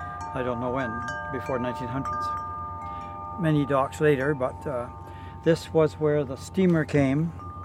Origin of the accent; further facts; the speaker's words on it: Duncan, British Columbia, Canada; born there; because I was born actually in Duncan.